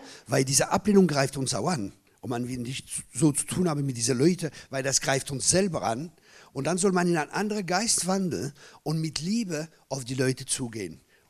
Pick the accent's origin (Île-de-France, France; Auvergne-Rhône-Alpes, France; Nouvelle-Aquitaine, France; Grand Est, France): Grand Est, France; Also ich komme aus dem Elsass, aus dem verheißenen Land.